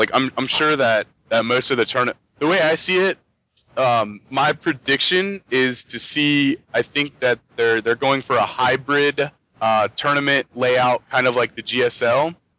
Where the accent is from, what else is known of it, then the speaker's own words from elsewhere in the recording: Ohio, United States; I'm pumped from Ohio, and I'm pumped that the national championships are in Columbus.